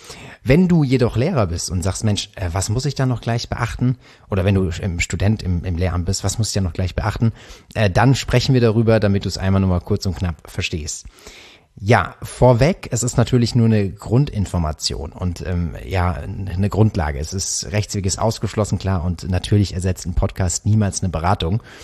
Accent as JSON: {"language": "German", "town": "Karlsruhe", "region": "Baden-Württemberg", "country": "Germany", "said": "ich komme ja aus Karlsruhe und wir haben das Land Baden-Württemberg"}